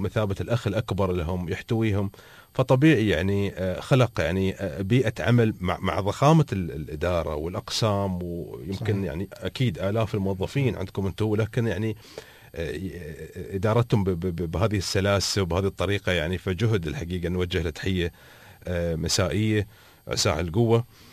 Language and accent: Arabic; United Arab Emirates; عندنا في الإمارات